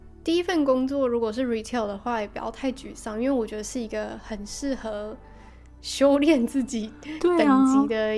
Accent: Taiwan; now in United Kingdom; 而且尤其是比如说我们台湾人在英国其实算相对的小圈子

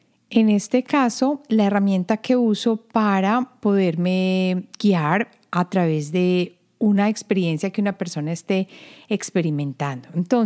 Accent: Colombia; yo crecí en Colombia, y en Colombia el mar que yo experimenté fue el Atlántico, y es un mar cálido.

